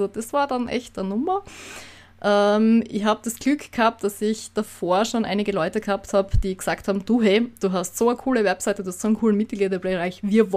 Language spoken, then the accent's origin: German; Austria; wie es bei uns in Österreich heißt, also wer sich gerade wundert über meinen Dialekt.